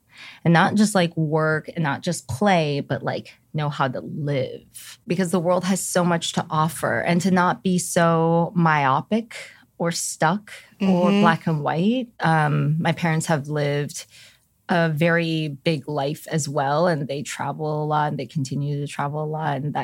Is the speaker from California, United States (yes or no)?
yes; California, United States; I grew up a lot in the Bay Area and have a very strong love for San Francisco.